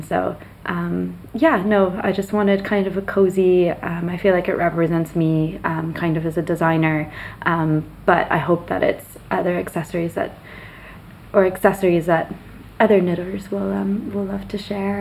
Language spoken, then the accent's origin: English; Nova Scotia, Canada; I grew up in Nova Scotia, not too far from the coast.